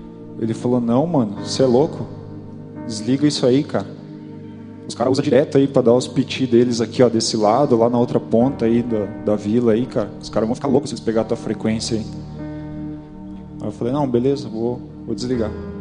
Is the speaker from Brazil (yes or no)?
yes; Colombo, Paraná, Brazil; Eu falei, eu sou de Colombo.